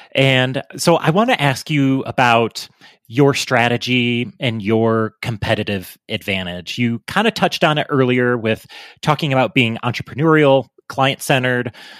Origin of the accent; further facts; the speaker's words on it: Illinois, United States; I'm from Illinois, and so whenever I find a fellow Midwesterner, like to find out where they're from.